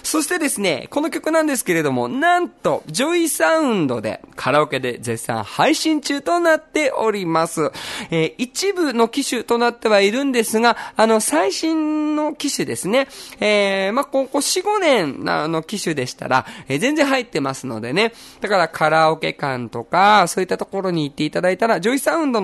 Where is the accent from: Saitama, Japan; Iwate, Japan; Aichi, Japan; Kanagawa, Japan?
Aichi, Japan; moved away as an adult; now in Okinawa, Japan; 出身はですね、愛知県ですね。沖縄はそのもうバンドを結成したその年なんですけれども、10年前に来ました。本籍もね移しました、こっちにね、30歳の時に